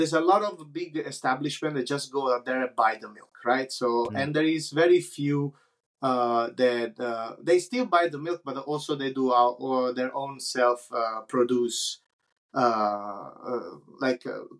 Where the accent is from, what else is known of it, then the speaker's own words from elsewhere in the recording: Naples, Campania, Italy; also born or lived in Caserta; I was born in Naples. I was born in Naples because all my family's from Naples. And because my family bought a piece of land in Caserta, more on the countryside, I grew up between the two cities, Naples and Caserta.